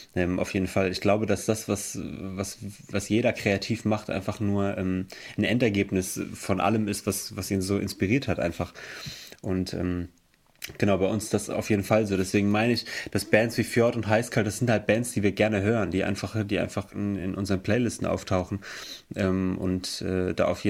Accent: Emmelshausen, Rhineland-Palatinate, Germany; Wir kommen aus Emmelshausen, das ist im Hunsrück. Das ist etwa, Emmelshausen ist etwa eine halbe Stunde Autofahrt weg von Koblenz

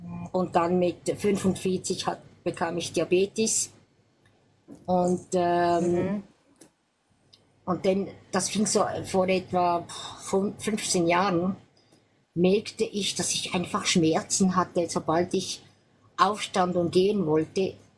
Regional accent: German-speaking Switzerland, Switzerland; now in Geneva, Switzerland; die deutsche Schweiz zurück will, weil manchmal vermisse ich doch die deutsche Schweiz, ja. Ist doch meine Heimat, wenn du willst.

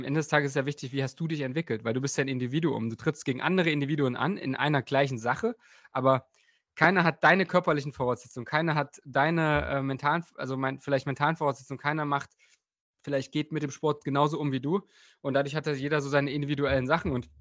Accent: Bernburg, Saxony-Anhalt, Germany; Und der Ruderverein in meiner Heimatstadt Bernburg war direkt neben dem Fußballverein.

